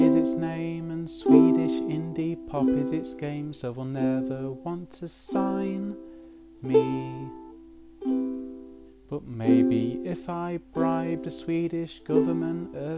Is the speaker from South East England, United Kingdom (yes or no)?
no; Grimsby, Yorkshire and the Humber, United Kingdom; because I'm not from Sweden, I'm from Grimsby, separated from Sweden by the North Sea. It's not my fault I wasn't born in Sweden